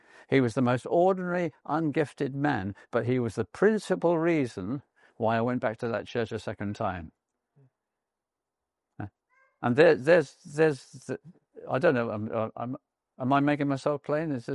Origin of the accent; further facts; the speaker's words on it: United Kingdom; I can say that as a Brit, can't I?